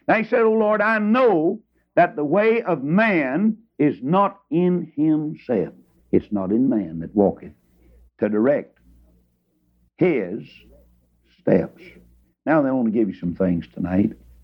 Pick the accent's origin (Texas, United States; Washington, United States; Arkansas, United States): Texas, United States; Of course, now, you know, I'm from Texas.